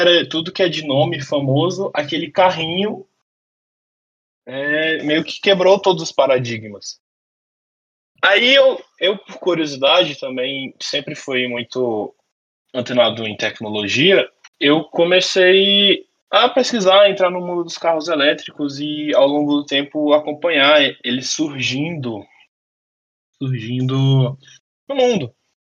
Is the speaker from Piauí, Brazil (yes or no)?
yes; Teresina, Piauí, Brazil; moved away as an adult; tenho 22 anos, eu sou quase 23, né? Esse mês eu faço aniversário. Eu sou natural de Teresina, no Piauí, mas eu moro no interior de São Paulo, porque eu vim fazer faculdade aqui e tal.